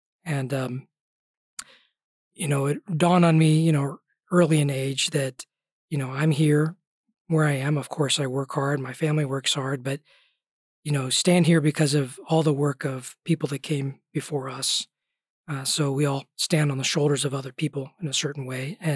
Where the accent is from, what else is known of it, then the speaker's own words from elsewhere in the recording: Ohio, United States; also born or lived in India; I was born in India, but came to the U.S. at a very young age and grew up in northeastern Ohio.